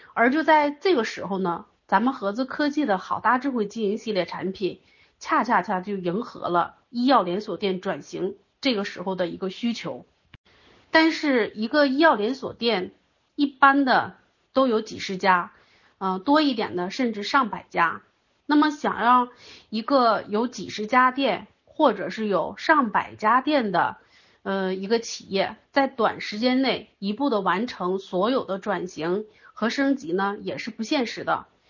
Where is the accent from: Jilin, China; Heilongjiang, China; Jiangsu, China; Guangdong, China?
Jilin, China; Changchun; 我是来自大东北吉林省长春市的合伙人，